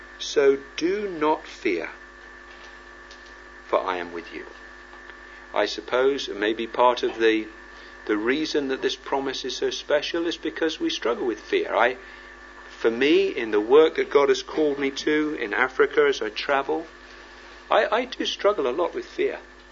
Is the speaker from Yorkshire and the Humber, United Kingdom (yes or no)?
no; South West England, United Kingdom; I come from Devon. That's one of the farthest corners of the earth, especially from where I live now.